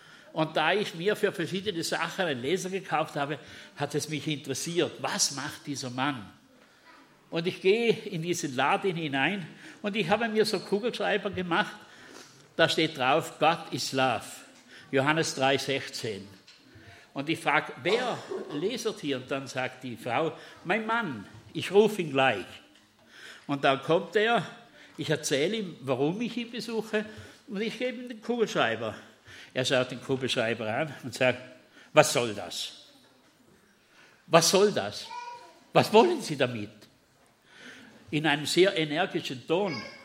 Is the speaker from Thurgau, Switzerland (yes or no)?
yes; Bischofszell, Thurgau, Switzerland; Bischofszell ist der Ort, wo ich aufgewachsen bin. Und ich kenne den sehr gut.